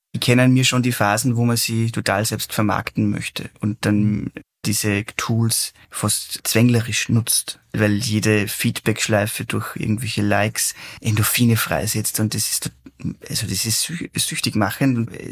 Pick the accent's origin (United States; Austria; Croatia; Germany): Austria; Schlierbach, Upper Austria; Also ich bin aufgewachsen in Schlierbach, das ist noch immer wichtig